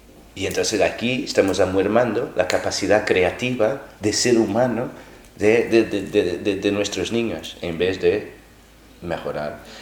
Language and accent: Spanish; Portugal; yo, que vengo de Portugal, soy de familia católica, soy católico también.